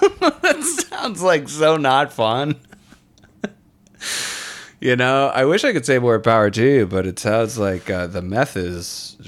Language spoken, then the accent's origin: English; Warrenton, Virginia, United States; My hometown of Warrenton, Virginia is like one of the weirdest